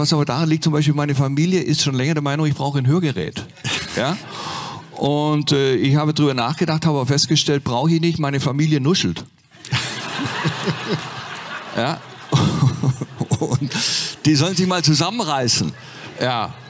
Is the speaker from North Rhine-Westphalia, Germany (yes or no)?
no; Nürtingen, Baden-Württemberg, Germany; Kirchheim Tech, da aus der Nähe komme ich hierher, aus Nürtingen. Das ist 10 Kilometer entfernt.